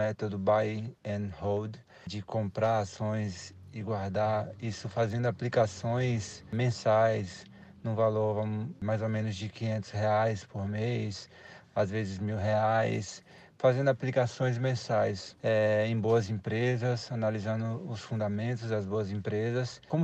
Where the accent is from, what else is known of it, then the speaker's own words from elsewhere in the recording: Feira de Santana, Bahia, Brazil; eu sou da cidade de Feira de Santana, na Bahia.